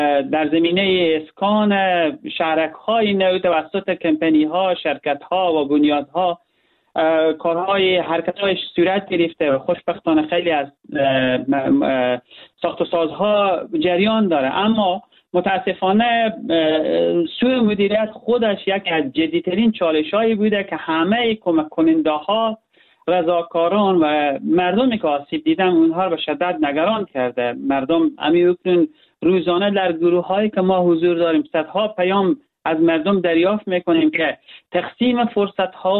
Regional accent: Herat, Afghanistan; به عنوان یک هراتی

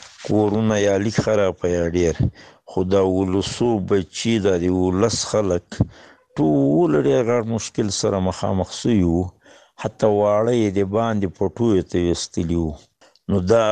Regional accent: Paktia, Afghanistan; د پختیا دی ولایت اوسیدونکو خو چې موږ زمې په ننګرهار کې دی بټی کوټ دی ولسوالۍ دی باریکا

